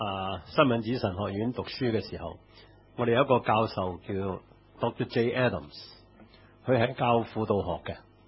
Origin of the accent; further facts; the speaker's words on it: China; 我们中国人可能受到佛家这个的所谓因果报应的思想影响，有因有果